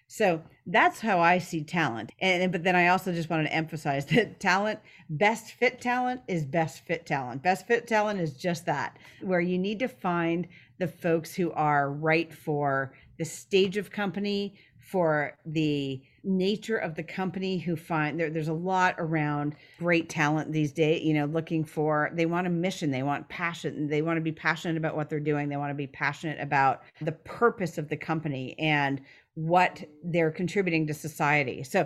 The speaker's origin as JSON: {"language": "English", "town": "Ottawa", "region": "Ontario", "country": "Canada", "tie": "born or raised there", "said": "So in terms of where I'm from, I grew up in Ottawa, outside of Ottawa, west end of Ottawa, actually, in Kanata"}